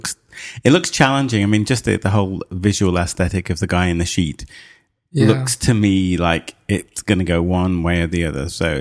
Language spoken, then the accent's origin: English; England, United Kingdom; even though we're both English, we have very different accents. And I grew up in the less fancy part of England.